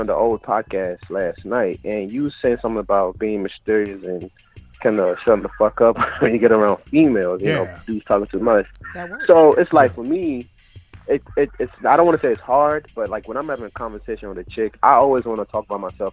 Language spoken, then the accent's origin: English; Nigeria; I'm from Nigeria. I was born there.